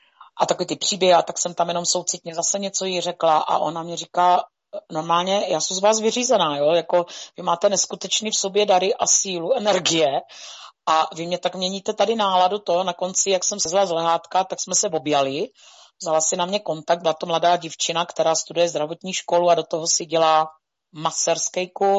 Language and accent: Czech; Moravia, Czechia; já říkám, jo, jakože z Moravy, odkud jste